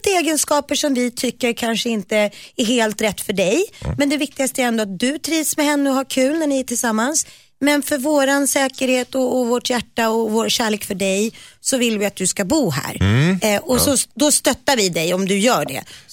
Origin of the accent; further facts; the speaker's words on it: Nacka, Stockholm County, Sweden; för det var ute i Nacka där jag växte upp.